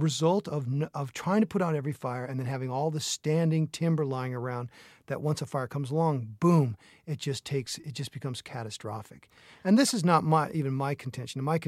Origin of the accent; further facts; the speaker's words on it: Washington, United States; I grew up in Eastern Washington State with a large family. We didn't have any money. We didn't have a summer home.